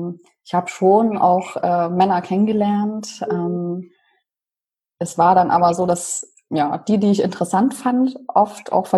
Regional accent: Leipzig, Saxony, Germany; Also ich komme ja ursprünglich aus Leipzig.

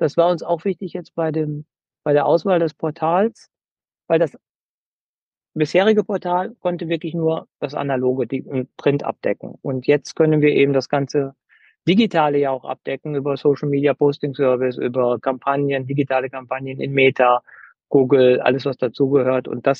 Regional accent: Düsseldorf, North Rhine-Westphalia, Germany; now in Madrid, Spain; Ich komme ja aus Düsseldorf

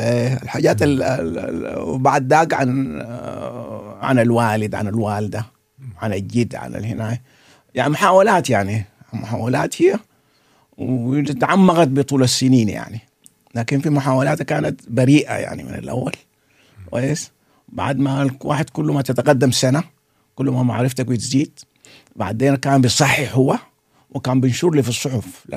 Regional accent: Khartoum, Sudan; طبعا ولدت بالخرطوم، عشت مع أسرة كبيرة جدا

